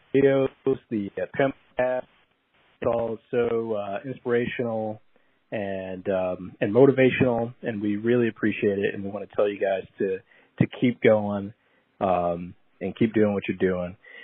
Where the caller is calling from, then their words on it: Germany; We are calling from Germany.